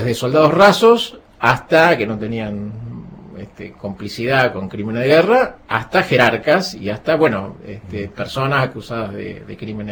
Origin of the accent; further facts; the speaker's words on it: Argentina; Porque soy argentino